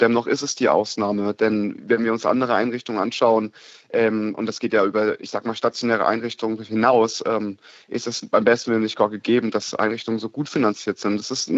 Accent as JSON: {"language": "German", "town": "Kaiserslautern", "region": "Rhineland-Palatinate", "country": "Germany", "tie": "born or raised there", "said": "kam ich direkt just im Anschluss in die Enobhutnahme in die Einrichtung nach Bad Fischbach-Burgalben, also etwa 35 Kilometer entfernt von Kaiserslautern, meiner Heimatstadt, und bin danach ins SOS Kinderdorf nach Kaiserslautern gekommen, wo ich dann 5 Jahre meines Lebens dort verbringen durfte"}